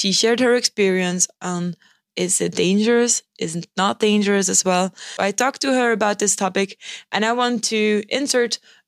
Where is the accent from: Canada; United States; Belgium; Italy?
Belgium; she's showing my home country to the world, okay? She's got an Instagram account and she's visiting beautiful destinations in Belgium